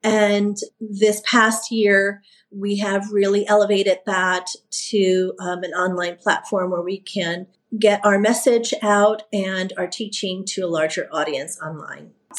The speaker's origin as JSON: {"language": "English", "region": "New York", "country": "United States", "tie": "born or raised there", "said": "My family, you know, where I'm from Puerto Rico, I'm born and raised in New York, but my family is from Puerto Rico and they were farmers, land stewards"}